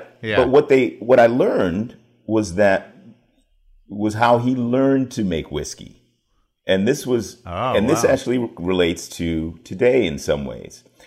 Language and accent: English; Washington, District of Columbia, United States; also born or lived in York County, Virginia; I grew up in Washington, D.C., but I spent a lot of time down in York County, Virginia.